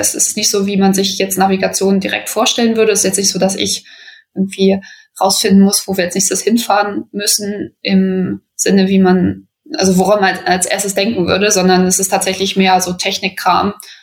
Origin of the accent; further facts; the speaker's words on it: Wedemark, Lower Saxony, Germany; Ich komme ursprünglich aus der Wedemark, das ist eine kleine Gemeinde nördlich von Hannover